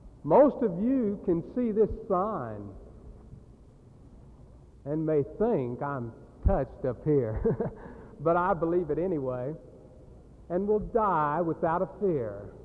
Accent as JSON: {"language": "English", "region": "Missouri", "country": "United States", "tie": "born there", "said": "Since I was born in the state of Missouri, they had to show me."}